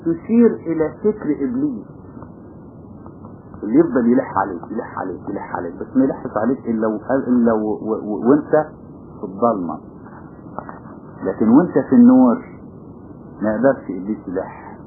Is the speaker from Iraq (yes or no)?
no; Upper Egypt, Egypt; انا شفته بنفسي، لان عندنا في الصعيد شفته